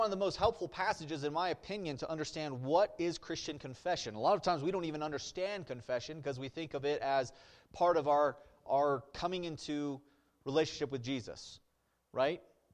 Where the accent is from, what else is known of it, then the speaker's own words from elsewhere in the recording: Wyoming, United States; You don't know I'm from Wyoming, though, because we speak the right way.